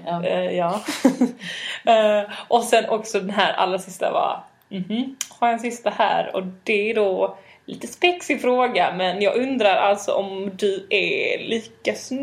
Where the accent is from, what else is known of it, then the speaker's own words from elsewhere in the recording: Malmö, Skåne, Sweden; jag är också från Malmö.